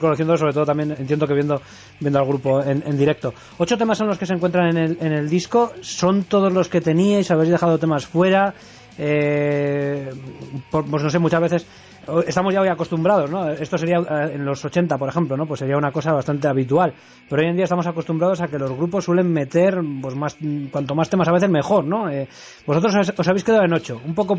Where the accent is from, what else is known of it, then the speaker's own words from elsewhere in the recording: Barakaldo, Basque Country, Spain; Porque nosotros precisamente somos de Baracaldo, en concreto.